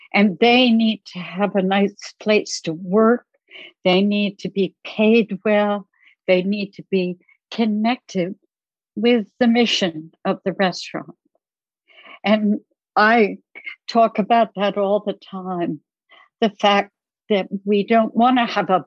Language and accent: English; New Jersey, United States; I grew up in New Jersey, so I certainly know what that was about